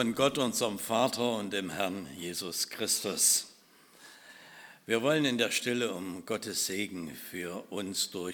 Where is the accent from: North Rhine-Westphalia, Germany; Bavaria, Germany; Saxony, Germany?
Saxony, Germany; Oelsnitz; So ist das in Oelsnitz, wo ich herkomme